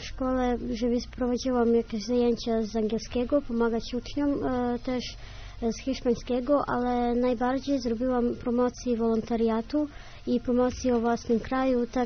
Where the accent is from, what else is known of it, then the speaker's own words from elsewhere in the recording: Aranđelovac, Šumadija, Serbia; Polish is a second language; moved away as an adult; now in Poland; Właściwie jest z Aranjelovacu. Tak, w Serbii miałem miasteczko koło stolicy Belgradu.